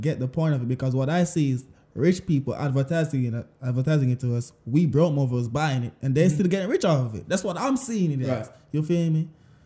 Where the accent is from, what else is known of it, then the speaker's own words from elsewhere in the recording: Jamaica; I guess my Riz is me being Jamaican.